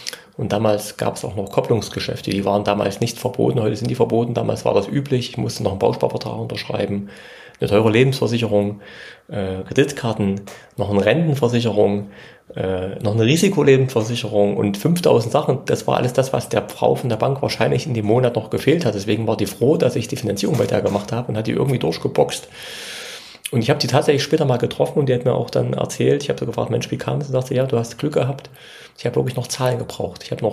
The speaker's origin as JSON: {"language": "German", "region": "Thuringia", "country": "Germany", "said": "Und zwar komme ich aus Thüringen, aus einem kleinen Ort in der Nähe von Jena"}